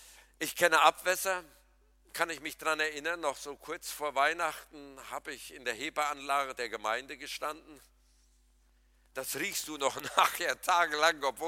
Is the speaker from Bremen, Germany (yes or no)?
no; Krombach, North Rhine-Westphalia, Germany; wir haben bei uns in der Heimat in Krombach einen Bierbrunnen im Dorf.